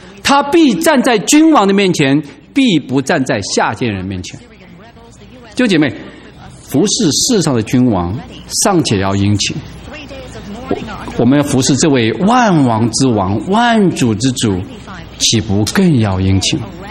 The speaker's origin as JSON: {"language": "Chinese", "region": "Hubei", "country": "China", "tie": "born or raised there", "said": "我小时候是在湖北农村长大的"}